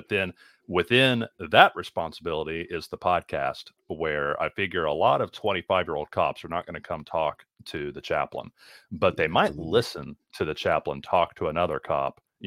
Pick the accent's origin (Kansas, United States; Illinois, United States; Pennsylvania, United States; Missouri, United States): Kansas, United States; Lawrence; Okay, so I'm from the Kansas City area, specifically Lawrence.